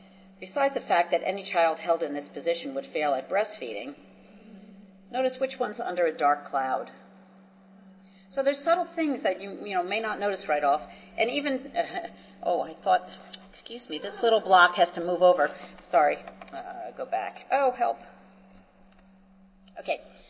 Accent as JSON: {"language": "English", "region": "New Jersey", "country": "United States", "accent": "New Jersey", "said": "if anybody doesn't speak English as a first language and my New Jersey accent's getting in the way, please raise your hand and I'll slow down."}